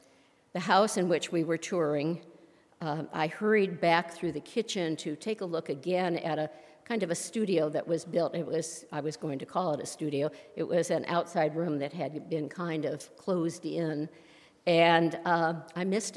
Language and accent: English; Palo Alto, California, United States; I grew up in Palo Alto, married and attended San Jose State University